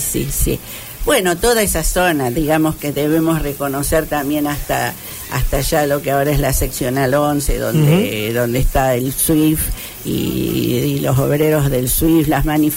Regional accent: Argentina; yo me crié en Tablada, ¿no?

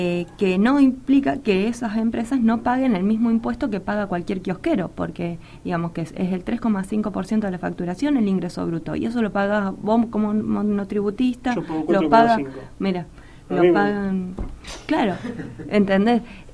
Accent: Venado Tuerto, Santa Fe, Argentina; Yo soy de Venado Tuerto.

